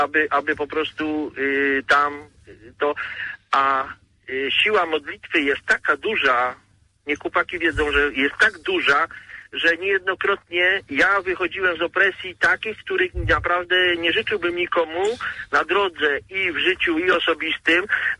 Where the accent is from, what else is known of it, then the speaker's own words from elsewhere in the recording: Szczyrk, Silesian Voivodeship, Poland; No, ja jestem konkretnie ze Szczyrku, nie?